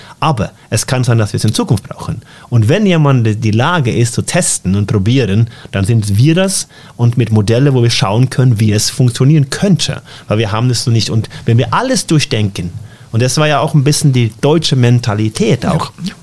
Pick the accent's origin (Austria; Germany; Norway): Norway; aber auch meine Heimat Norwegen, wir leben in einer verdammt bequemen Welt.